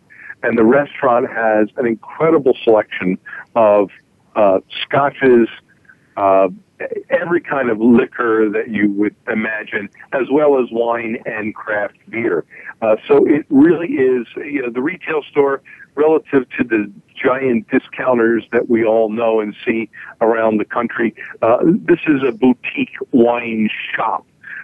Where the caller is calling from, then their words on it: Atlantic City, New Jersey, United States; Yeah, I'm calling from a really unique spot in Atlantic City.